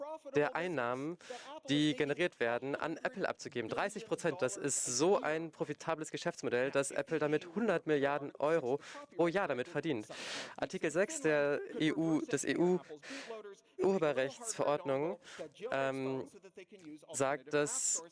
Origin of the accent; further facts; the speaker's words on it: Canada; German is a second language; Und wie alle guten Amerikaner bin ich Kanadier.